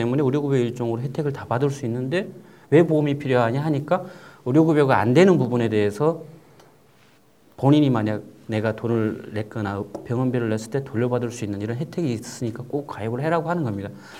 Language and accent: Korean; North Korea; now in South Korea; 북한에서 온 사람들이 최저 생계비도 받고 있는 상황에서